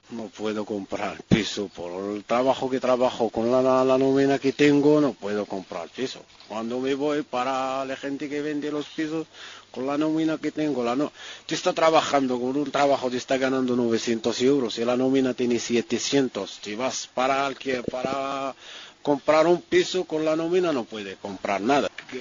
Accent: Morocco; Spanish is a second language; soy marroquí, de verdad, estoy marroquí.

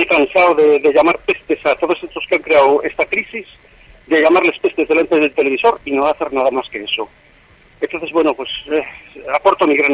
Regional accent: Valladolid, Castile and León, Spain; Sí, soy de aquí, de Valladolid.

